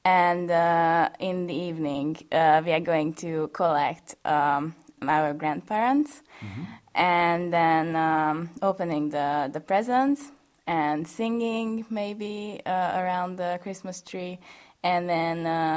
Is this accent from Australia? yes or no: no; Budapest, Hungary; English is a second language; now in Remagen, Germany; I come from Hungary, from Budapest.